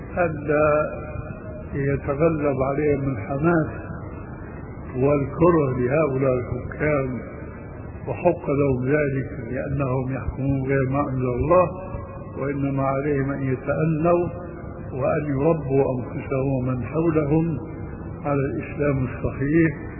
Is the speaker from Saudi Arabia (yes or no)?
no; Syria; وما وقع في مصر عندكم، وما وقع عندنا في سوريا